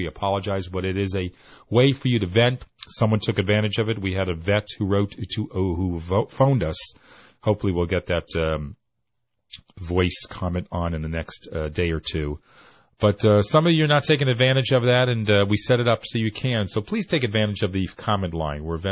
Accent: United States; Again, again, again, again, I state I'm an American.

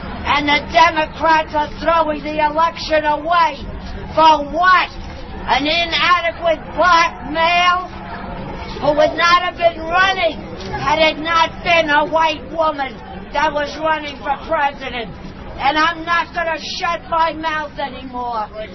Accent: New York City, New York, United States; New York City, Hillary State, the best nominee that's possible

